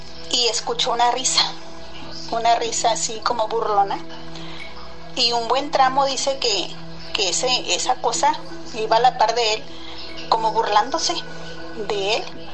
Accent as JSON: {"language": "Spanish", "town": "Reynosa", "region": "Tamaulipas", "country": "Mexico", "said": "soy de Reynosa, Tamaulipas. Desde acá les mando un saludo"}